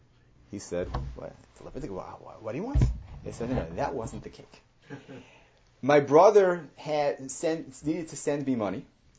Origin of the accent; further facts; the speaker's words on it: New Jersey, United States; I mean, I'm from New Jersey. It's easy for me to talk.